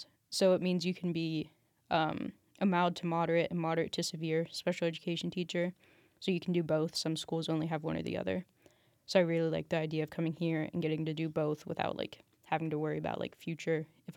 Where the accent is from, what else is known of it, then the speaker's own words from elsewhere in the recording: Columbus, Ohio, United States; I am a first year at Cincinnati. I am a special education major, and I'm from Columbus.